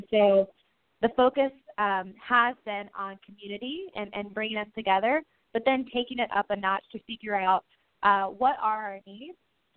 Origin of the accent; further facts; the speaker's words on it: Columbus, Ohio, United States; So I'm actually from Columbus, Ohio. And I went to the University of Cincinnati for undergrad.